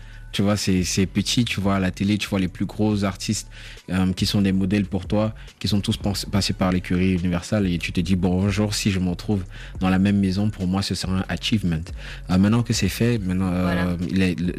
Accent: Cameroon; étant donné que je suis camerounais, tu vois

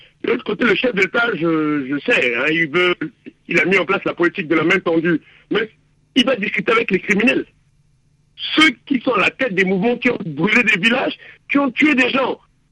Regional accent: Central African Republic; parce qu'en tant que centrafricain, je n'ai aucune confiance vis-à-vis de la MINUSCA

